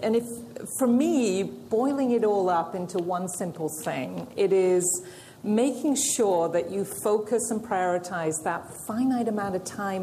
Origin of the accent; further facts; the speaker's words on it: United Kingdom; Yes, I'm British.